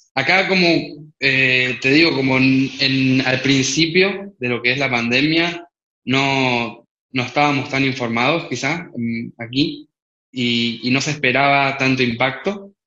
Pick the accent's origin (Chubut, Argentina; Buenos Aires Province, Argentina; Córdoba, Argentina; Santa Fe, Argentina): Buenos Aires Province, Argentina; Lanús; O sea, yo soy de Lanús